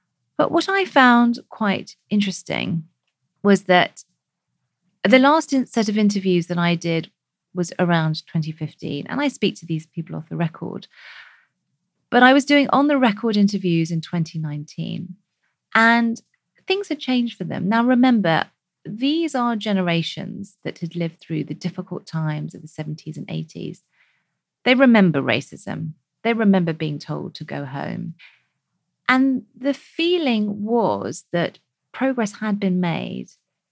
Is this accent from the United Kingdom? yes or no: yes; United Kingdom; And I think that if we as British South Asians don't know our history, that's not a good thing.